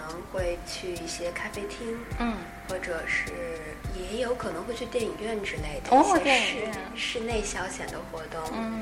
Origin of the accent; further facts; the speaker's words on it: North China, China; now in Japan; 我也是北方人嘛，所以感觉来了日本之后